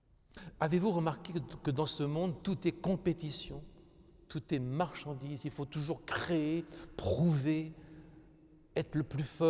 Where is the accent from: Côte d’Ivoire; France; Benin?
France; J'ai vécu près de la Seine toute mon enfance, et sur la Seine, il passe des pétroliers gigantesques.